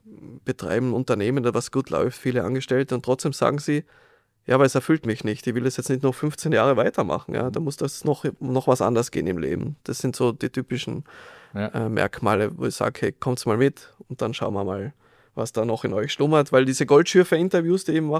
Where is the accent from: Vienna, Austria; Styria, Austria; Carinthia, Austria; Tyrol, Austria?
Tyrol, Austria; ich bin jetzt in Tirol aufgewachsen, in Osttirol, ja, da ist jetzt auch... durchaus raues Wetter